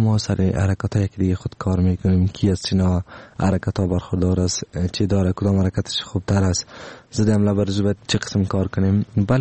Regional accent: Afghanistan; ایره تنها برای تمام دنیا خود نشان میدم که ما افغان هستم

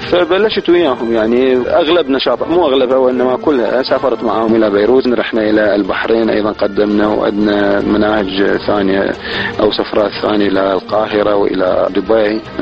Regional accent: Baghdad, Baghdad Governorate, Iraq; شوية هنا الأمور أكثر احترافية من اللي موجود عندنا في بغداد

